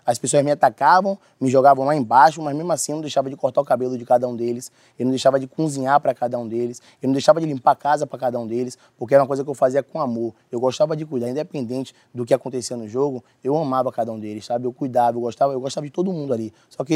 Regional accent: Salvador, Bahia, Brazil; eu sou preto, eu sou uma pessoa preta, né? Eu sou um jovem que vim da periferia, né, de lá de Salvador, do bairro de Cajazeiras

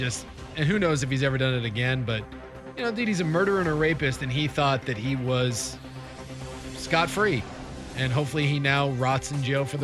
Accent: Anchorage, Alaska, United States; born there; By the way, this was the year I was born in Anchorage.

